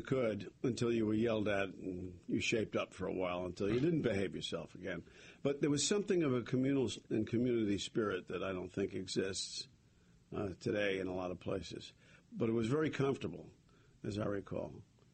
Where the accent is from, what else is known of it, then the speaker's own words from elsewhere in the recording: New York City, New York, United States; Yeah, I grew up in New York City. I lived in Brooklyn while my father was overseas in the Second World War on a street called Hart Street, not far from Tompkins Avenue.